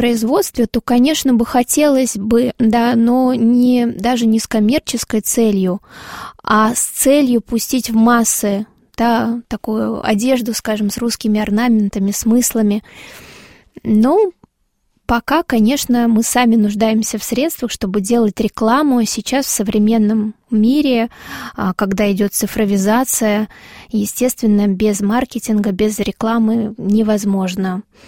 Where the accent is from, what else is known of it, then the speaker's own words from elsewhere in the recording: Krasnodar Krai, Russia; мне они вообще очень близки моему сердцу, потому что я выросла на Кубани